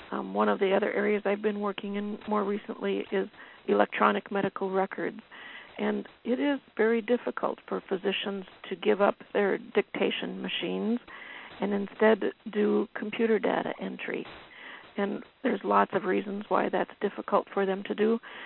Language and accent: English; Duluth, Minnesota, United States; As Dick said, I'm from Duluth, Minnesota